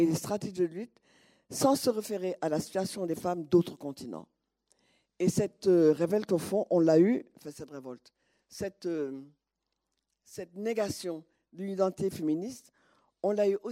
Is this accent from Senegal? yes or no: yes; Senegal; Dans les rues de Dakar, je suis une Sénégalaise, je suis une Peul, ne parlant pas le Peul, parce que née dans un milieu Wolof. J'ai toutes ces dimensions. Je suis une musulmane